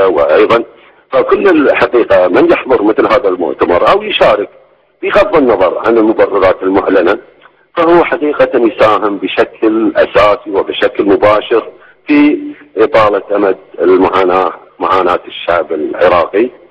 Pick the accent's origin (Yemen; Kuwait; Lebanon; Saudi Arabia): Kuwait; ونحن كشعب كويتي